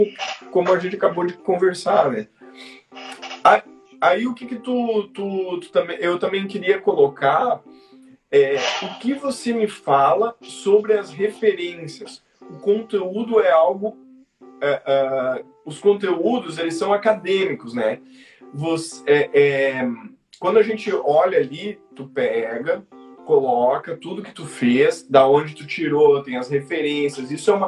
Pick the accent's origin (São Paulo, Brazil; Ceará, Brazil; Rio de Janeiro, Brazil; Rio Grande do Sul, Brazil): Rio Grande do Sul, Brazil; eu sou do interior do Rio Grande do Sul, lá no meio do Rio Grande do Sul, uma cidade no centro, inclusive, do Rio Grande do Sul